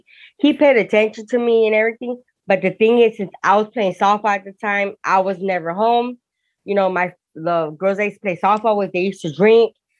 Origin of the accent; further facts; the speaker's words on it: Hawthorne, California, United States; also born or lived in Torrance; I was born in Torrance, but raised in Hawthorne.